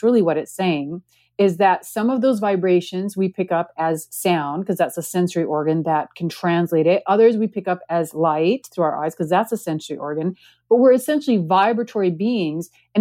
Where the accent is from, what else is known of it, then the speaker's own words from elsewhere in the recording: India; I'm in India and because of the space I'm in. And even though I have some familiarity because I am Indian